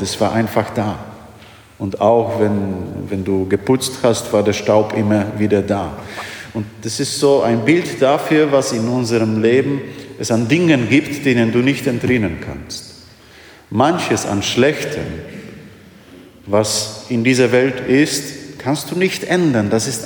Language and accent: German; Silesian Voivodeship, Poland; Und ich stamme aus Oberschlesien, das habe ich schon oft erwähnt.